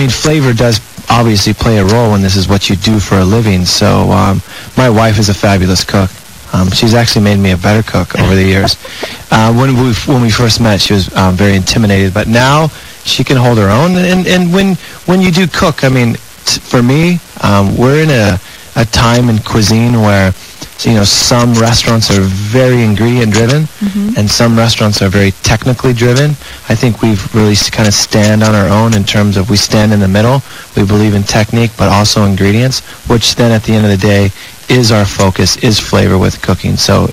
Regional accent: San Diego, California, United States; I was born and raised here in San Diego.

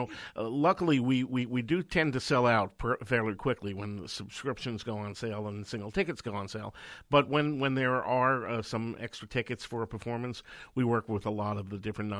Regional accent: New Jersey, United States; I grew up in New Jersey, so I got to go to Broadway all the time.

